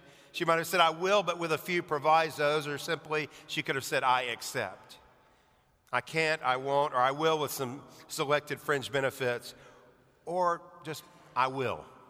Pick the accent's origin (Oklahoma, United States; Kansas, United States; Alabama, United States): Alabama, United States; Reminds me about my days of growing up in Alabama.